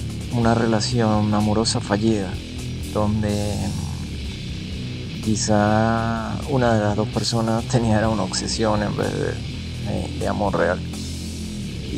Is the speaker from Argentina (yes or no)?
no; Venezuela; first language Spanish; todos sabemos que aquí en Venezuela nuestra lengua natal es el castellano.